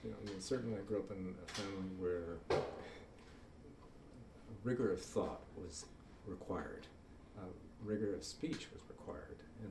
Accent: New York City, New York, United States; born there; I was born in New York City in 1945.

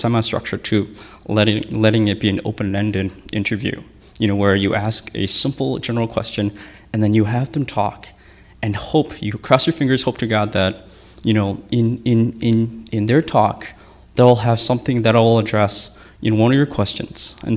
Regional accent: United States; I grew up here in the States. I grew up going to school with non-Hmong students and speaking English most of my life. I'm more comfortable speaking English than Hmong.

